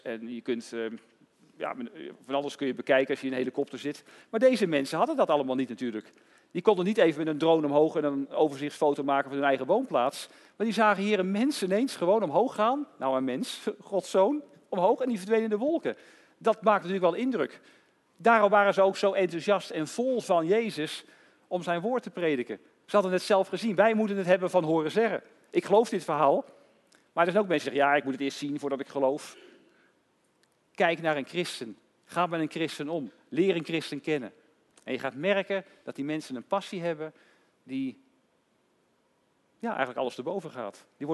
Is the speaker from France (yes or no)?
yes; France; Dutch is a second language; Bij mij kun je bijvoorbeeld hartstikke goed zien dat ik uit Frankrijk kom, toch? En horen aan mijn Franse taal en tongval.